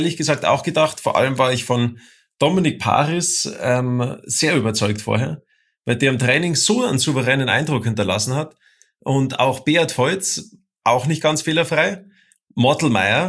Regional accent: Bavaria, Germany; Der Bernd und ich, wir kommen ja aus Bayern, gell?

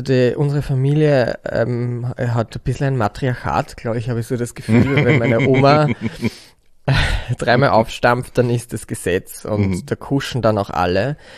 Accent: Bad Mitterndorf, Styria, Austria; ich komme aus Bad Mitterndorf. Das ist echt, wenn man jetzt Sound of Music als Referenz nehmen möchte, wirklich ums Eck. Also it is Sound of Music. Ja, weil Salzburg ist da echt gerade an der Grenze. Und so bin ich aufgewachsen

